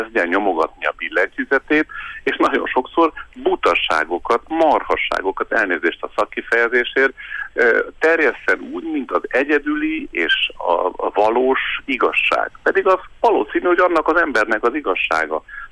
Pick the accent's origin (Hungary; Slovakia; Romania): Romania; Târgu Mureș, Mureș County; annak idején gyerekkoromban a Vásárhelyen a Kornisán ott nőttem fel